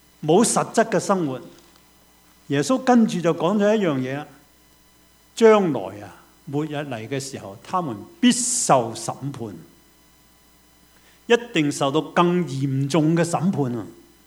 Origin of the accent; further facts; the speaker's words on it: China; 我哋中国人更加系啊，系向前看啊嘛，乜嘢都系攞个钱嚟最紧要啊嘛。